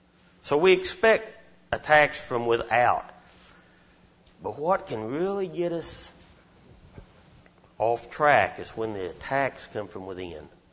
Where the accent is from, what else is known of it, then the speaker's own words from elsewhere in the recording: Frederick, United States; we left the church that I grew up in there in Frederick.